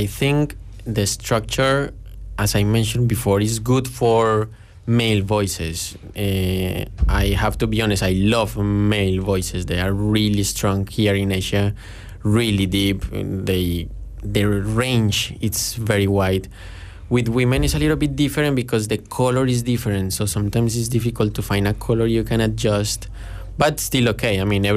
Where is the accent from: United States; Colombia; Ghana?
Colombia; I'm from Colombia, South America, right in the top corner of South America.